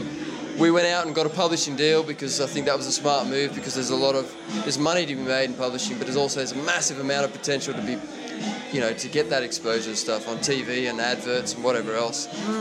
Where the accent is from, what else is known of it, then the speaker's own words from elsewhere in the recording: Australia; I'm from Oz.